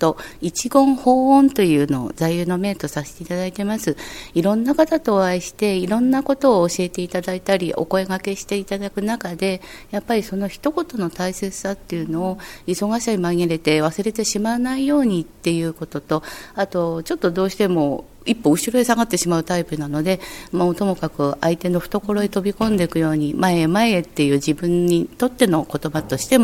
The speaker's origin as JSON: {"language": "Japanese", "region": "Shizuoka", "country": "Japan", "said": "静岡の出身なので、はい、海沿いとか山沿いとかドライブも好きですし"}